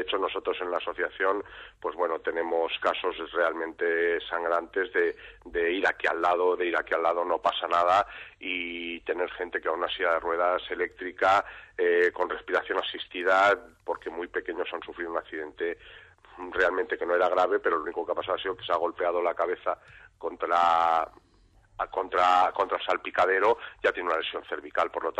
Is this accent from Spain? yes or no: yes; Catalonia, Spain; now in Alicante, Spain; Yo, de hecho, soy catalán, no estoy en Barcelona habitualmente, estoy por Madrid, vivo en Alicante.